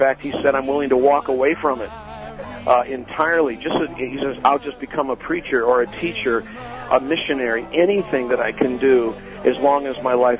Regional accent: Wheaton, Illinois, United States; And, hey, I grew up in Wheaton, Illinois. You can't get much more serious than that.

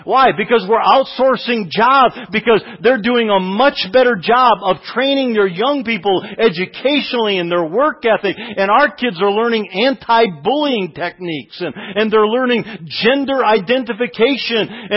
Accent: Michigan, United States; I grew up in Michigan, folks. Let me tell you, they are leaving Michigan. All my family lives in Michigan. I lived in the Detroit area where I went to college.

